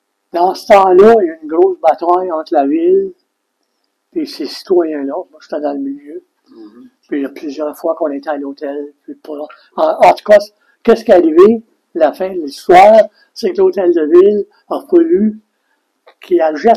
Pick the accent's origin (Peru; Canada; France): Canada; Vanier, Ontario; Puis j'ai été élevé à Vanier. J'ai été école à Vanier.